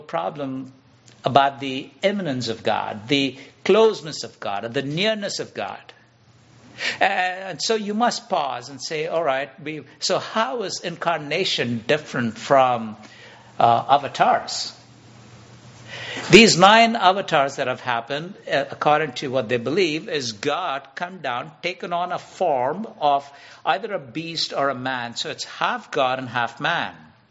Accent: India; I'm from India

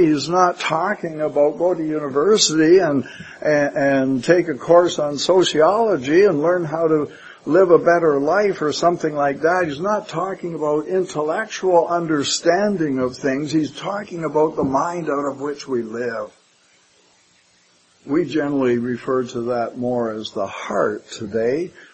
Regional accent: Canada; We're Canadian. We know how to live as Canadians.

